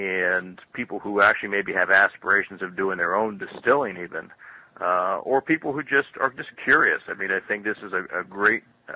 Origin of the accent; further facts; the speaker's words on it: United States; as an American, a drinker of Scotch malt whiskey